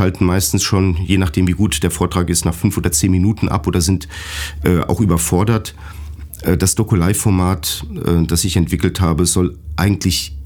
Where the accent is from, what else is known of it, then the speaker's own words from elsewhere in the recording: Mainz, Rhineland-Palatinate, Germany; ich komme ja aus Mainz.